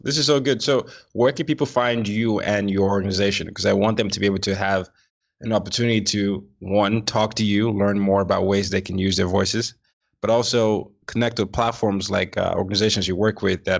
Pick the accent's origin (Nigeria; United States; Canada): Nigeria; I'm Nigerian.